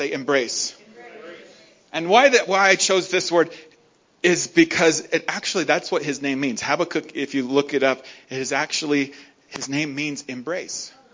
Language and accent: English; Mammoth, United States; I grew up in Mammoth, and I was just a crazy kid, you know, and made some horrible decisions.